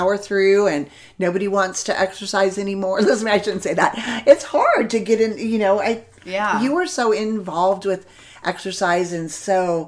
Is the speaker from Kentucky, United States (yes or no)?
no; Arizona, United States; Something that I learned young, because I grew up here in Arizona, and we have some outside concert venues.